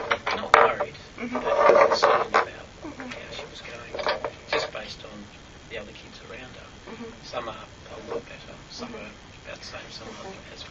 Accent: Australia; Some of the things we say, because we're Australian, and zebra, zebra.

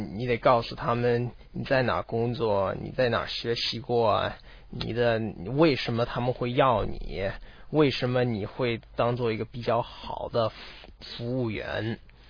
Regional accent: Canada; 我特别喜欢打冰球，因为我来自加拿大的，所以我的朋友也特别喜欢。

